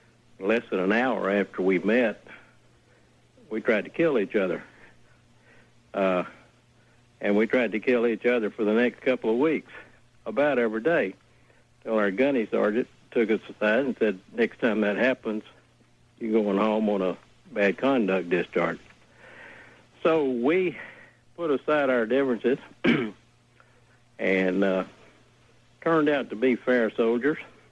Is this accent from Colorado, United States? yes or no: no; Alabama, United States; Paul, I grew up in Alabama and was raised as a racist.